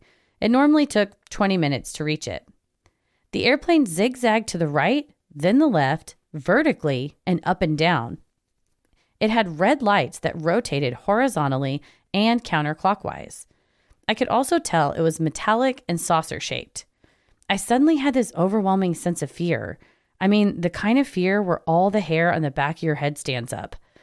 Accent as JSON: {"language": "English", "region": "Iowa", "country": "United States", "tie": "born or raised there", "said": "I live in a rural area in Iowa. My hometown is the place where … played his last concert and, unfortunately, was killed in a plane crash."}